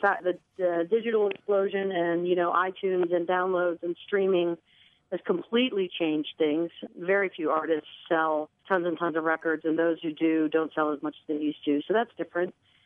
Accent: Georgia, United States; also born or lived in Connecticut; And I was born in Connecticut, but moved to Georgia with my family when I was a little girl. My parents are from Ohio, so mm-hmm. I don't have an accent or anything really

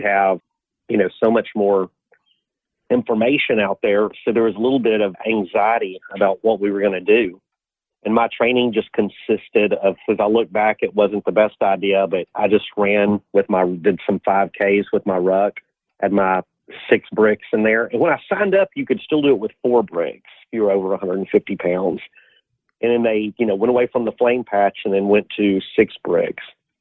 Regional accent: Shreveport, Louisiana, United States; I'm from Shreveport, was living there then, so it's about 5 hours away.

